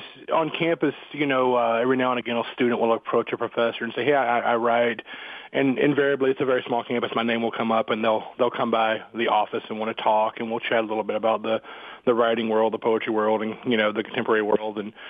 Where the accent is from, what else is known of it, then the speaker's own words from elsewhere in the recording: Port St. Joe, Florida, United States; I was born in 1974 in Panama City, and I grew up in Port St. Joe, close to there.